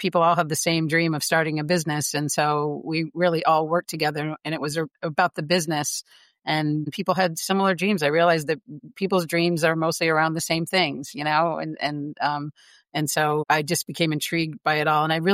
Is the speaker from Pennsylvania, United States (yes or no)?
no; Vermont, United States; So, and that's where I grew up in Vermont, which is a state over from New York.